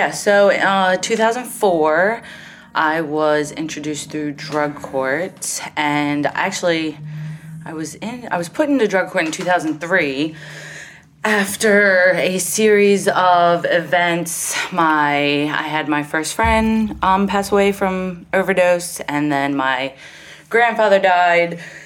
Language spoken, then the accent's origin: English; Glen Burnie, Maryland, United States; All over the place, but mostly Glen Burnie.